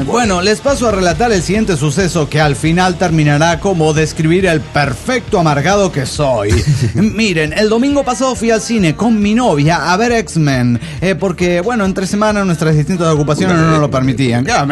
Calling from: La Paz, Bolivia; de La Paz, Bolivia.

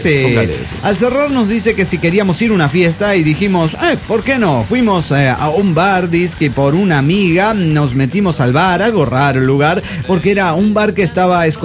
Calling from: Guadalajara, Jalisco, Mexico; de Guadalajara, Jalisco y México.

